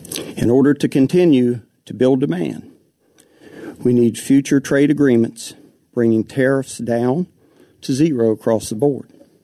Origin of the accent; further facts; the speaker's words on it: Virginia, United States; I am from Virginia. And my family and I have lived on land 2 hours from this point for six generations.